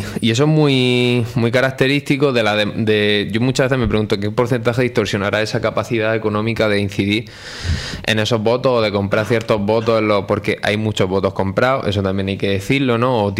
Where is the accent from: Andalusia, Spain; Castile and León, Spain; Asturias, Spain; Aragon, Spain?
Andalusia, Spain; En pueblos pequeños, como yo vivo en muchos, o sea, en mi pueblo de Andalucía